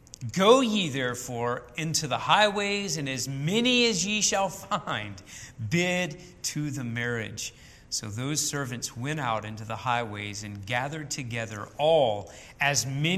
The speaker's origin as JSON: {"language": "English", "region": "Louisiana", "country": "United States", "said": "I'm from the Promised Land, Louisiana, so I can say that."}